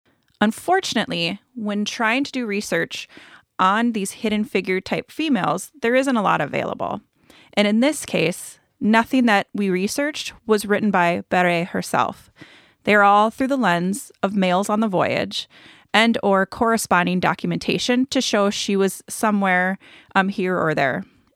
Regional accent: Minneapolis, Minnesota, United States; I am a girl from Northeast Minneapolis, Polish, German, and really have no accent outside of that.

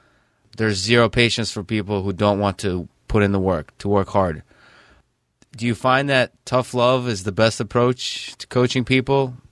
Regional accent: Russia; I come from Russia, actually, and from the wrestling world

